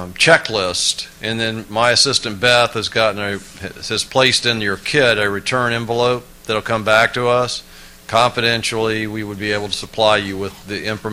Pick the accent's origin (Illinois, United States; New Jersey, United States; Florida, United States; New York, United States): Florida, United States; We are from Florida, and there's a little storm out in the Atlantic Ocean that John and I are trying to make a 125 flight with Southwest to get back to Orlando.